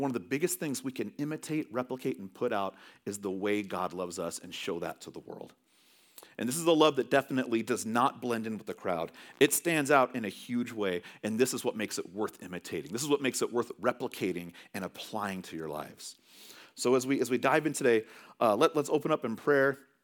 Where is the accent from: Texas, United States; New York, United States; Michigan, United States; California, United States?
California, United States; moved away; Now, we're from California originally, and we love In-N-Out Burger.